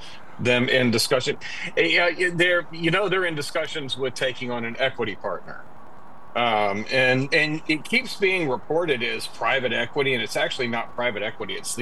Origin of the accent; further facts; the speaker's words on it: Memphis, Tennessee, United States; I'm even growing up in Memphis. I was the northern person